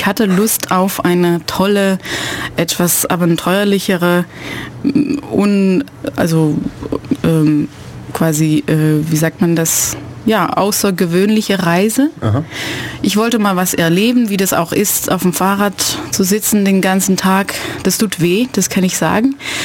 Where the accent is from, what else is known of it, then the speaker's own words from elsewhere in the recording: Flanders, Belgium; now in Ulm, Germany; Ich bin Belgierin, also eigentlich Flämin. Ich komme aus dem Norden von Belgien, in der Nähe von Antwerpen bin ich geboren und letztes Jahr bin ich nach Ulm gekommen, umgezogen.